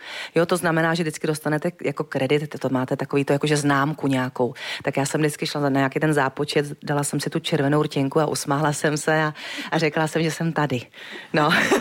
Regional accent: Votice, Central Bohemian Region, Czechia; Unajíst se říká u nás ve Voticích, abyste jenom věděli, jo. Jinak se to říká unést, jo, a já říkám unést, protože jsem z Votic, to je u Benešova.

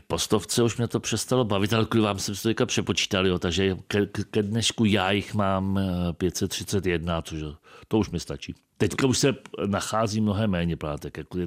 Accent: Černovice, Vysočina Region, Czechia; also born or lived in Počátky; Tam jsem se narodil a vyrůstal jsem v Černovicích u Tábora. A což bývalo v té době jižní Čechy, teďka to je nezodpovědně Vysočina.

